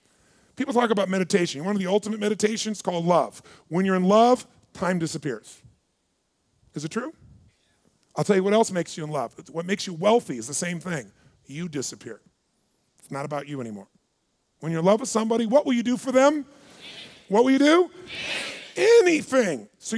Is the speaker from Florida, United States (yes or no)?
no; Azusa, California, United States; I mean, I'm a kid from Azusa, California.